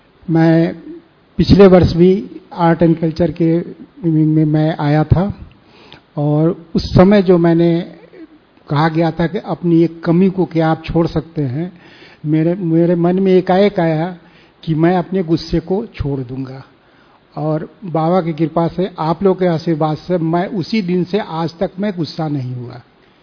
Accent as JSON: {"language": "Hindi", "town": "Motihari", "region": "Bihar", "country": "India", "said": "मैं मोतिहारी से हूँ।"}